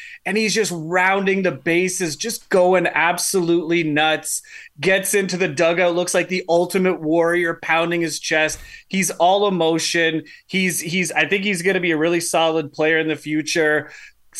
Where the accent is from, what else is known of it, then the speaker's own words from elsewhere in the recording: Mississauga, Ontario, Canada; born there; Okay, because I was born in Mississauga.